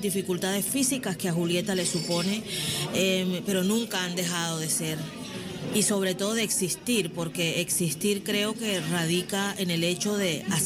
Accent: Caribbean Region, Colombia; moved away; es una mujer colombiana como yo, yo soy del Caribe

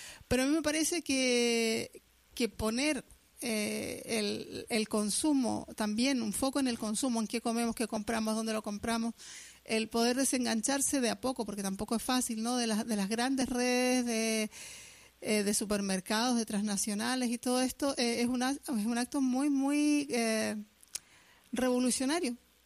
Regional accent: Chile; porque soy chilena y me tocó vivir en dictadura

